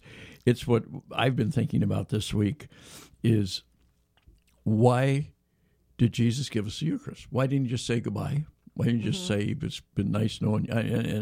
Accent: Davis, California, United States; now in Sacramento, United States; the little church I grew up in Davis, which is now Newman

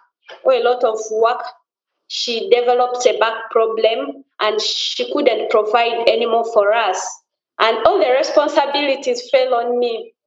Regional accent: DR Congo; now in Uganda; As I said, I'm a refugee in Uganda. I came to Uganda in 2010 from my home country, Congo.

